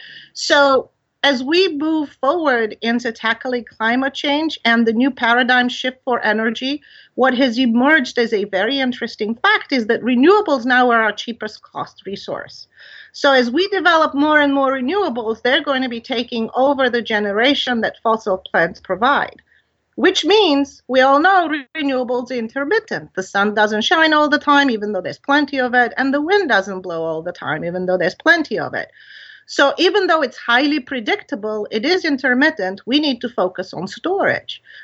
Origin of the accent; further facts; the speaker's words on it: Tanzania; also born or lived in Eastern Europe; I grew up in East Africa, Tanzania, and traveled around the continent quite a bit.